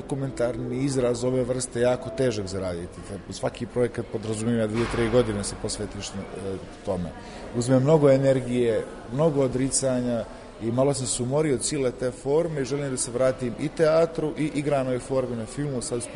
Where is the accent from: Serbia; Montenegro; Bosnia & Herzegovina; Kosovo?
Montenegro; Podgorica; Ja dolazim iz Podgorice